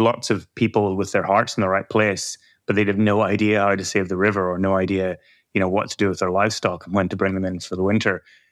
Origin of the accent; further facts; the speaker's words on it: Ireland; I'm from Ireland